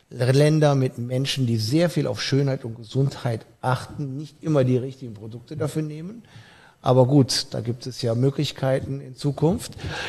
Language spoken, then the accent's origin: German; Cologne, North Rhine-Westphalia, Germany; ich bin Kölner.